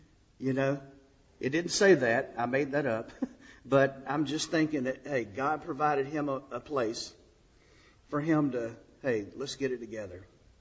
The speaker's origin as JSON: {"language": "English", "region": "Georgia", "country": "United States", "said": "I am from Georgia where it gets very hot."}